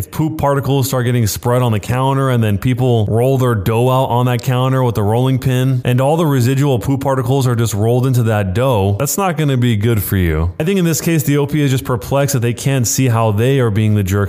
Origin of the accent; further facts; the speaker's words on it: Colorado, United States; I grew up in Colorado, so I know how weird it is to wipe after a dump and then put the paper in a garbage can instead of just flushing it.